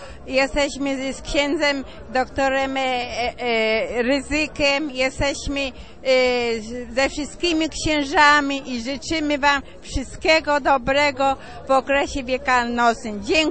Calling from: Mississauga, Ontario, Canada; jestem z Mississaugi, Kanada.

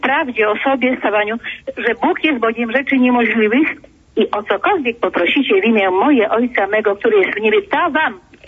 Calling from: Wrocław, Lower Silesian Voivodeship, Poland; ja jestem, ja dzwonię z Wrocławia

